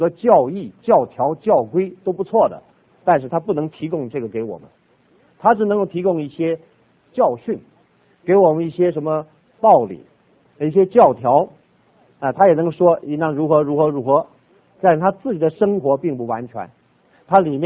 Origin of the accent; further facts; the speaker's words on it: Northeast China, China; also born or lived in Taiwan; 我的母亲啊，是四川人，我是东北人啊